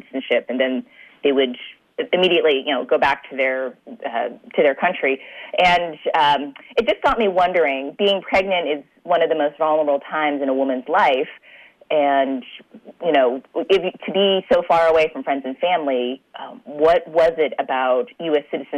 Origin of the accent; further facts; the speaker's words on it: California, United States; the American-born daughter of Chinese immigrants growing up in the Bay Area.